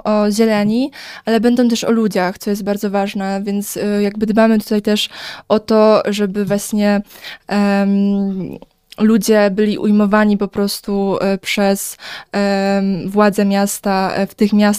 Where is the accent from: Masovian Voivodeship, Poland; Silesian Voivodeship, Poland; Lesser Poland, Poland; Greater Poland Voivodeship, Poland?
Silesian Voivodeship, Poland; właśnie na to jako Ślązacy i ogólnie mieszkańcy województwa śląskiego zasługujemy